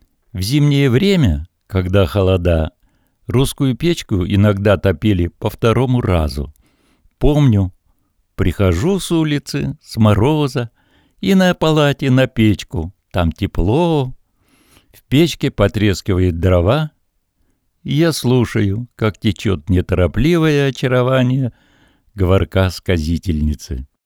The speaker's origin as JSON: {"language": "Russian", "town": "Chapoma", "region": "Murmansk Oblast", "country": "Russia", "tie": "born or raised there", "said": "берег Беломорья – моя родина. Я помор в восьмом поколении. Родился в деревне Чапама. Это моя малая родина. Там прошло мое детство."}